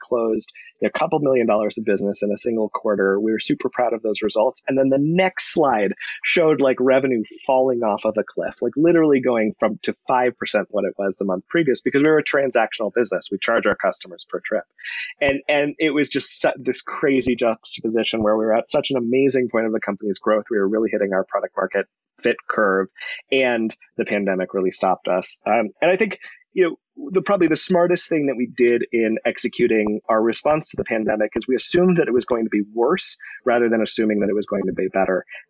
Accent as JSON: {"language": "English", "region": "Colorado", "country": "United States", "tie": "born or raised there", "said": "So I, born and raised in Colorado, went to CU for school"}